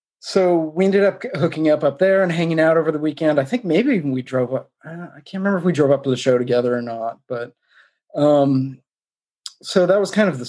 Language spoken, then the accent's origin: English; Fountain Valley, California, United States; Well, I grew up mainly in Orange County, California, in a town called Fountain Valley, which is kind of right next to Huntington Beach.